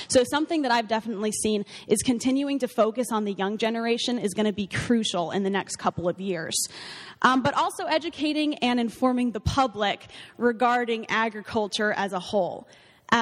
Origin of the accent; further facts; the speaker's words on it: Gering, Nebraska, United States; I grew up in Gearing, Nebraska, just a couple hours from here.